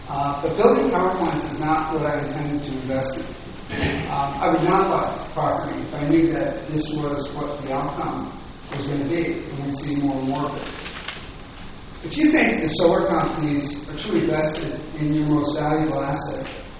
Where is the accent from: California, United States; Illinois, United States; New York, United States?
New York, United States; Flushing; The gorgeous scenic beauty is very different than growing up in Flushing, New York, and watching a horrible Mets team play for a lot of years.